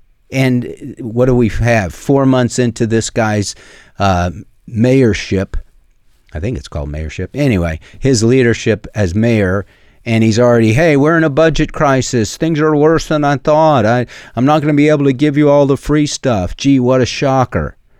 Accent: Los Altos, California, United States; I grew up in California, in Los Altos, California, which is fairly close to San Jose and Stanford

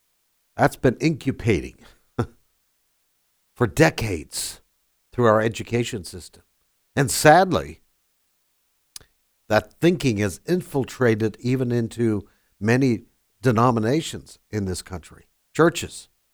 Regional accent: Canada; now in United States; I come from Canada.

